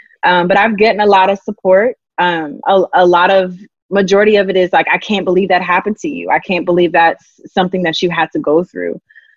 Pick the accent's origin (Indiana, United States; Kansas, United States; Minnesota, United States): Indiana, United States; I grew up in Indiana.